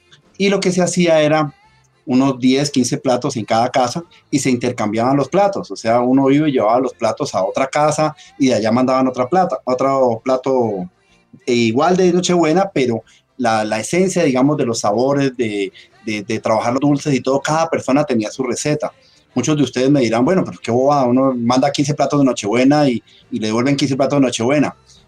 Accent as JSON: {"language": "Spanish", "town": "Popayán", "region": "Cauca", "country": "Colombia", "tie": "born or raised there", "said": "Yo soy de aquí, oriundo de la ciudad de Popayán, nacido aquí en Popayán. Estudié en la Universidad del Cauca"}